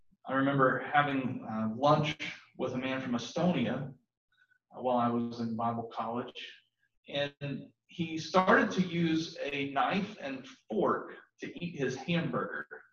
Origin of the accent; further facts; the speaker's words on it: Ohio, United States; I grew up in Southern Ohio as an ignorant, culturally isolated hillbilly.